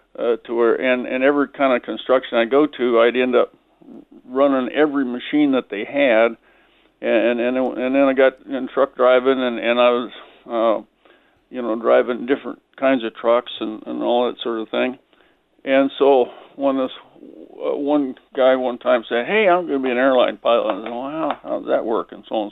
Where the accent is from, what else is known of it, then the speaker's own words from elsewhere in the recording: Iowa, United States; I was from Iowa and a farm boy.